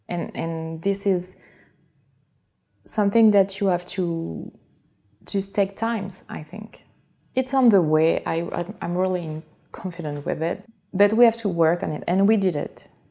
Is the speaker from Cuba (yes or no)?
no; France; I come from France and I'm a director and an artist one.